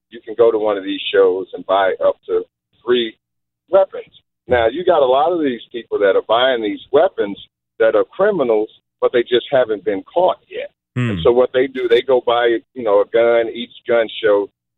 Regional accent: St. Louis, Missouri, United States; I'm from North St. Louis, 51. I was born and raised in North St. Louis.

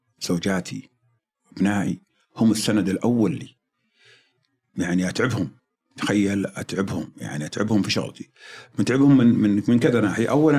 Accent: Saudi Arabia; يخلونا بما أننا سعوديين وكذا

